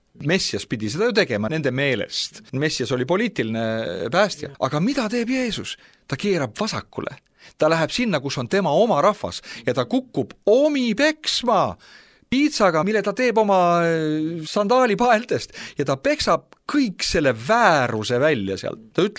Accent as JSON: {"language": "Estonian", "town": "Paide", "region": "Järva County", "country": "Estonia", "tie": "born or raised there", "said": "Ma mäletan üks baptisti kogudus, kus mina olen üles kasvanud Paides."}